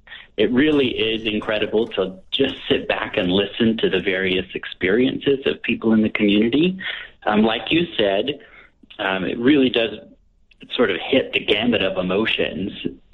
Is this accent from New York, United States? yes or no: no; Hueytown, Alabama, United States; So I grew up in Hueytown, Alabama.